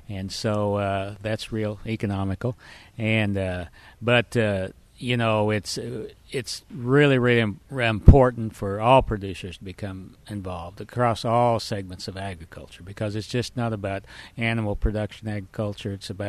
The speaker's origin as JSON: {"language": "English", "town": "Winfield", "region": "Kansas", "country": "United States", "said": "I'm from Winfield, Kansas, a small town about 12,000 south of Wichita, south central Kansas."}